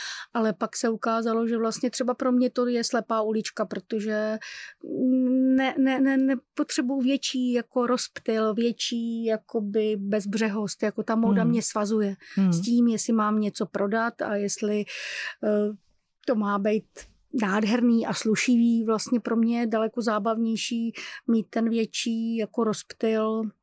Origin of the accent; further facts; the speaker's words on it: Brno, South Moravian Region, Czechia; Já jsem z Brna, takže pro mě ta cesta vlakem je jako ten čas